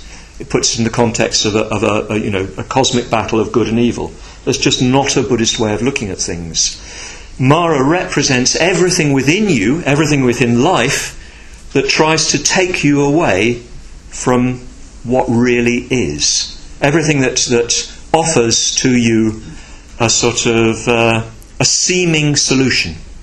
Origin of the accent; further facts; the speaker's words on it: United Kingdom; I felt rather proud of being British.